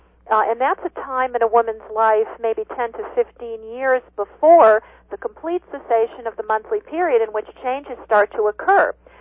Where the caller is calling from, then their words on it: Bozeman, Montana, United States; We're speaking from Bozeman, Montana